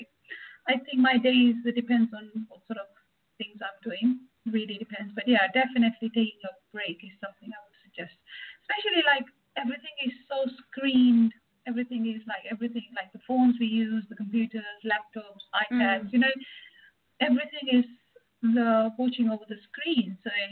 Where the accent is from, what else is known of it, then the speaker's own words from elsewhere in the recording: Kenya; I was brought up in Kenya